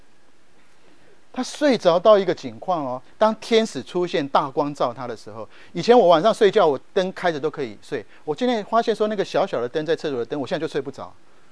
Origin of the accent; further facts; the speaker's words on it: Japan; now in Taiwan; 我小时候在日本长大，所以我会日文。这一次回到台湾